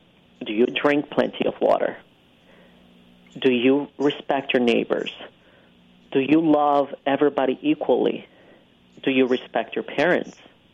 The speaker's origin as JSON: {"language": "English", "country": "Brazil", "tie": "born there", "first_language": "Portuguese", "second_language": "English", "moved": "yes", "said": "I was born in Brazil. I speak Portuguese. I came to this country and I learned English. I learned Spanish. I learned Italian. I learned Sanskrit."}